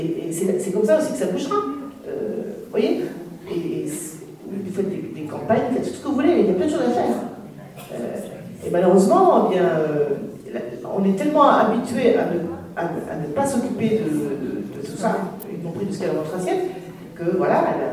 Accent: Nouvelle-Aquitaine, France; quand j'étais gamine dans les Deux-Sèvres, mes parents qui étaient des militants de l'Action catholique

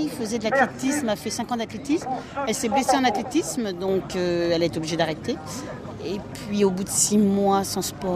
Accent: Mantes-la-Jolie, Île-de-France, France; comme on est de Mantes-la-Jolie

